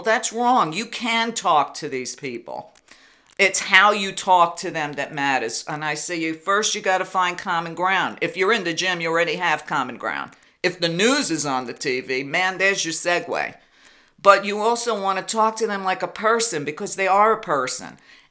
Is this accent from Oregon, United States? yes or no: no; New York, United States; I'm just a few years younger than Trump. I grew up in New York when Trump was coming up.